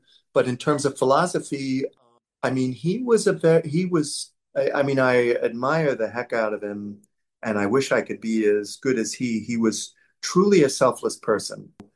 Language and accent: English; New York City, New York, United States; So we grew up in New York City. We lived in an apartment building in Queens, and we all went to high school in New York City, the three of us, children.